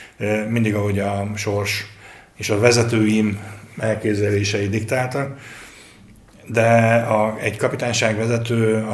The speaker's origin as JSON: {"language": "Hungarian", "town": "Karcag", "region": "Jász-Nagykun-Szolnok", "country": "Hungary", "tie": "born there", "said": "Hozzáteszem, én karcagi születésű vagyok"}